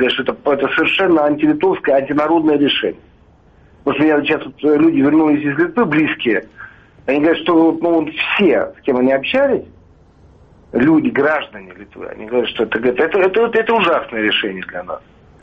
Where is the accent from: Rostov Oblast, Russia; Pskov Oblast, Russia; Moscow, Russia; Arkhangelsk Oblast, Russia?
Moscow, Russia; как для коренного москвича